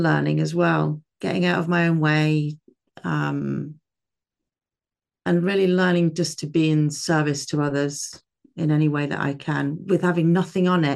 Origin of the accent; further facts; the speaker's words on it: England, United Kingdom; I'm from England.